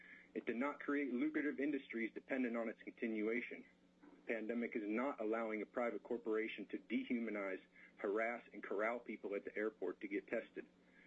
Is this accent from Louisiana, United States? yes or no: no; Fairbanks, Alaska, United States; I am from Fairbanks and am representing myself, my wife, and my daughter